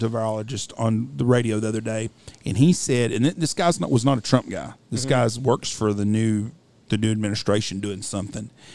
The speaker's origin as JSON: {"language": "English", "region": "Texas", "country": "United States", "said": "I said, well, I'm from Texas. We don't wear a mask all the time."}